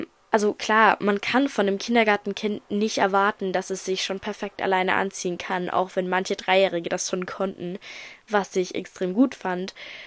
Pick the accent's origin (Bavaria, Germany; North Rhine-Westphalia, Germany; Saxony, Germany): Saxony, Germany; ich komme ja aus Sachsen, da hat man jetzt halt nur noch eine Woche Schule